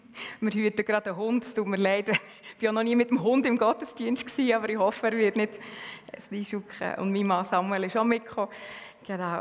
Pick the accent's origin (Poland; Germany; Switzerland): Switzerland; Bern; now in Winterthur, Switzerland; Bin aus Bern, wie man gehört. Wohne aber in Winterthur.